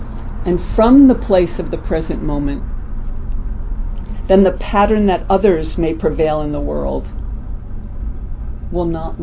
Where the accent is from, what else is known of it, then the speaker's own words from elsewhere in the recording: Paulden, Arizona, United States; No, I come from a town called Paulden, Arizona. We have a convenience store. It's known as the Pink Store, painted pink.